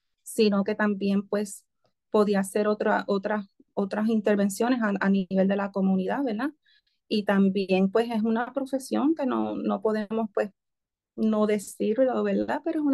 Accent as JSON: {"language": "Spanish", "country": "Puerto Rico", "said": "yo soy de aquí de Puerto Rico, ¿verdad?"}